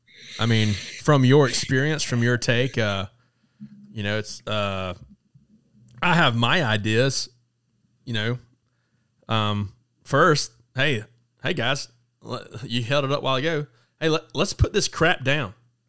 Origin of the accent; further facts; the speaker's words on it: the South, United States; For those of you who don't know what supper is, real quick, I'm from the South, guys.